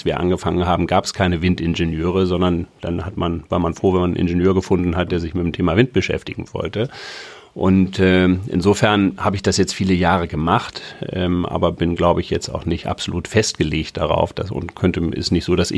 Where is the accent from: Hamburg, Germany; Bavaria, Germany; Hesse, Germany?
Hamburg, Germany; Ich bin Hamburger.